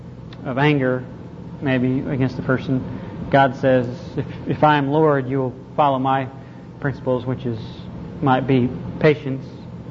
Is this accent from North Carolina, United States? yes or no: yes; North Carolina, United States; now in Oklahoma, United States; I grew up in North Carolina, and my parents, my brothers and sisters, they still live in North Carolina